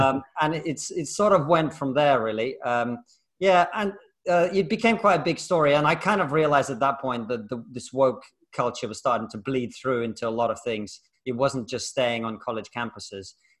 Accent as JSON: {"language": "English", "country": "Russia", "said": "I come from Russia. My grandparents were born in the Soviet gulag for political prisoners."}